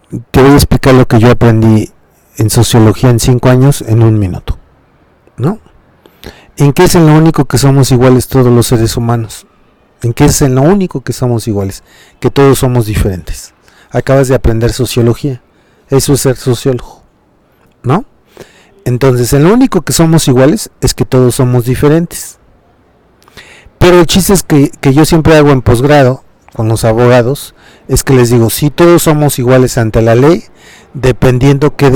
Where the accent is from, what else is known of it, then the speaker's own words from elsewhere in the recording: Oaxaca, Mexico; Y si vas a mi pueblo en Oaxaca, también.